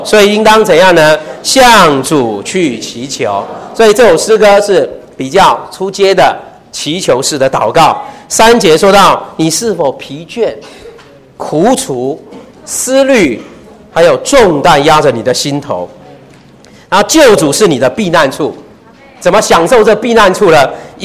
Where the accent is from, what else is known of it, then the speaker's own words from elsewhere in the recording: China; 我们中国人看到秘诀啊眼睛就亮起来了啊